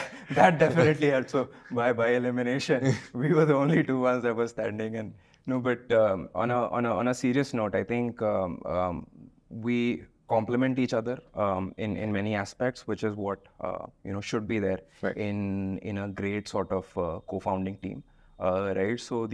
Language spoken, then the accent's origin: English; Delhi, India; I've been born and brought up in Delhi, and did my schooling here and college from here as well.